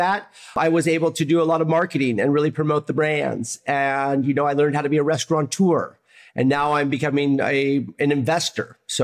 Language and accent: English; Oregon, United States; But my brother and I just signed a lease on our place up in Oregon. I'm so excited to go back to my hometown and show them what we do.